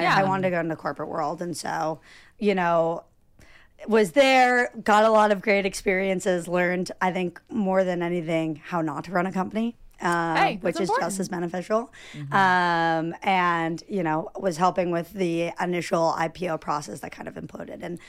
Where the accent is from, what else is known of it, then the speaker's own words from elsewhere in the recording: Vermont, United States; You know, I'm from Vermont originally. Okay. So when I got to NYU, I was like, this is crazy. I literally lived in the woods my entire life.